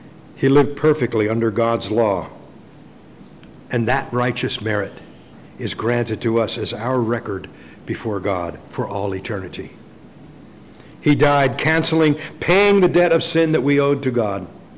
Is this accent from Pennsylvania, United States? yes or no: yes; Ephrata, Pennsylvania, United States; In my hometown, there used to be a tower on the top of what's called Ephrata Mountain.